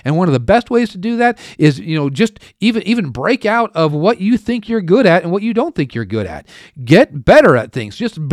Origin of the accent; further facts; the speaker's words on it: United States; you know, I'm from America.